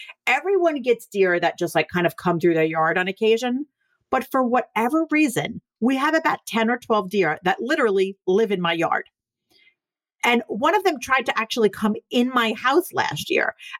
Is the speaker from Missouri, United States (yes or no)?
no; Staten Island, New York, United States; since we're talking about deer and since we're both from Staten Island